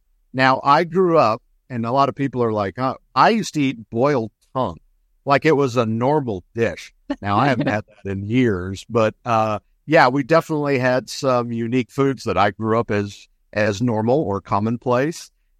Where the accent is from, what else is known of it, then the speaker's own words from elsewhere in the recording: New York, United States; born there; my folks are from New York. I was born in New York.